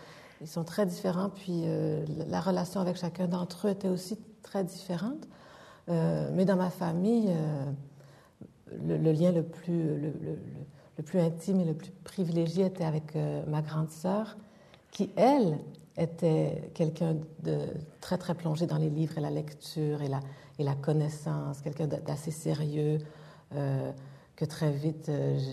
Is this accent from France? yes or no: no; Montreal, Quebec, Canada; born there; Dans Notre-Dame-de-Grâce. Oui.